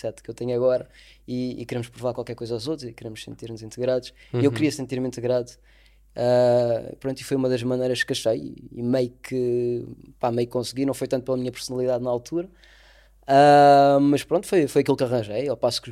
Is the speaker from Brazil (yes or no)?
no; Vila Nova de Santo André, Alentejo, Portugal; also born or lived in Beja; now in Lisbon, Portugal; Nascido em Beja, crescido em Vila Nova de Santo André, fiz lá toda a minha vida.